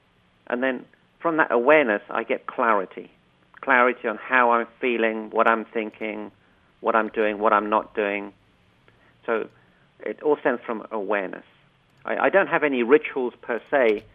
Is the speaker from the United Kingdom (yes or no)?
yes; London, United Kingdom; moved away as an adult; also born or lived in Africa; now in Orlando, United States; And I was born in Africa, and then we moved to London when I was about 5 years old, and we lived there for about 35 years, and then we moved to Orlando, Florida.